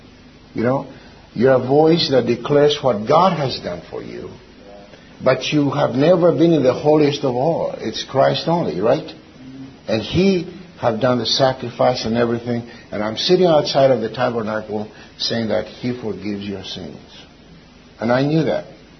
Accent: Athens, Attica, Greece; I was born in Athens, only about 10 minutes or 5 minutes walking distance from Mars Hill. Mars Hill was my playground.

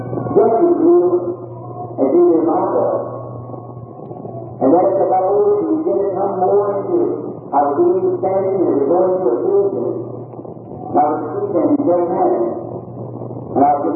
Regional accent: Kentucky, United States; born there

